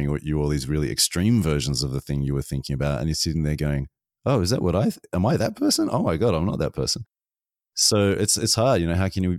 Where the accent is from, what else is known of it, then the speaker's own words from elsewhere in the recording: Australia; growing up in Australia, even though I think one part of my family did some kind of family tree, I just don't have a lot of history. You know, my dad's from England.